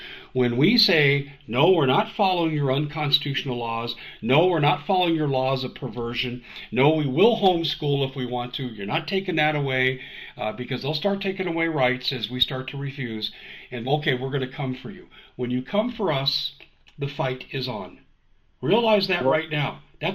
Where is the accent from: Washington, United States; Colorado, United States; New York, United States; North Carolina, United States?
Colorado, United States; I grew up in Colorado. This is the worst winter I've ever seen.